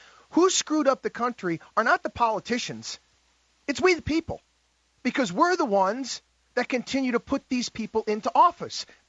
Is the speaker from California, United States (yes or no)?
no; Albany, New York, United States; And the reason why I go to you, Michael, I'm from Albany, New York.